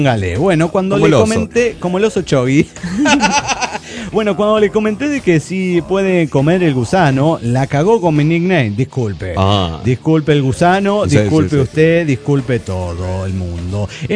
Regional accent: Calpulalpan, Tlaxcala, Mexico; de Calpulalpan, Tlaxcala, México.

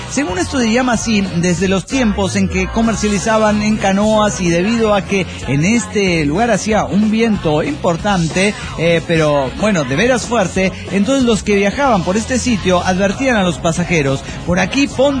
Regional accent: Tijuana, Baja California, Mexico; soy antisemita de Tijuana, Baja Califas.

